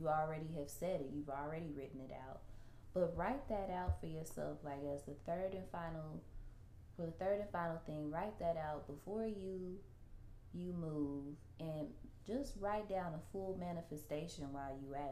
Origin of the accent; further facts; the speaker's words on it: Midwest, United States; But, like, in the Midwest, which I'm from the Midwest in the United States, you have to have a vehicle.